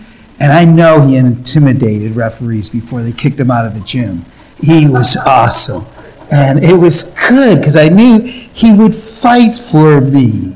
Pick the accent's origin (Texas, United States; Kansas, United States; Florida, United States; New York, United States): New York, United States; Syracuse; I'm from Syracuse, so that's every once in a while I throw that out.